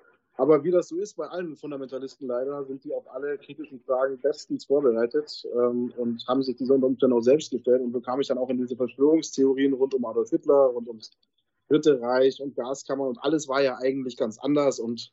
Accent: Munich, Bavaria, Germany; Also meine Kindheit hat sich in München abgespielt.

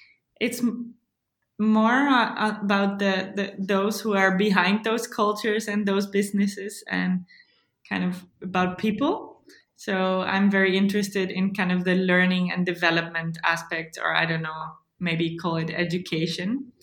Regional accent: Mexico; Yeah, well, I grew up in Mexico, in the Pacific Ocean site, in the coastal area.

